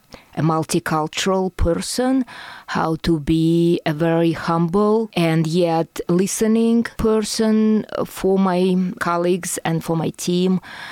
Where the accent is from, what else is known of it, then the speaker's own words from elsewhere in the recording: Moscow, Russia; English is a second language; moved away as an adult; now in United States; So I'm originally from Russia, from Moscow, where I received my bachelor's in fine arts from the teacher's training college in Moscow.